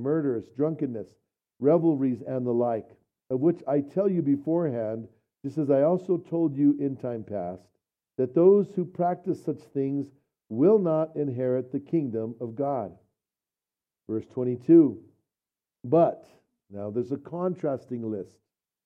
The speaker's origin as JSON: {"language": "English", "town": "Bernalillo", "region": "New Mexico", "country": "United States", "tie": "born or raised there", "lives_now": "Silver City, United States", "said": "Although I'm from Bernalillo, and I grew up in Bernalillo, and don't hold that against me, but I went to school at Bernalillo High School till my sophomore year."}